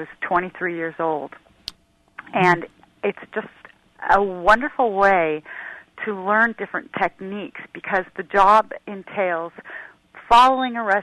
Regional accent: Pasadena, California, United States; Well, I've always been a cook, but I grew up in a suburb. I grew up in Pasadena.

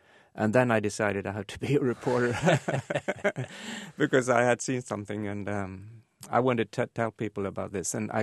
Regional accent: Sweden; English is a second language; And although we came from Sweden, which was then formally a neutral country, we were still part of the capitalist camp.

